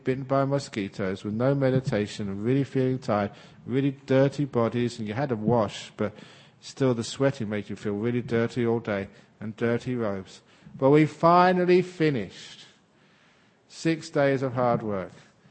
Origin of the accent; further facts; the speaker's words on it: England, United Kingdom; born there; I was born in England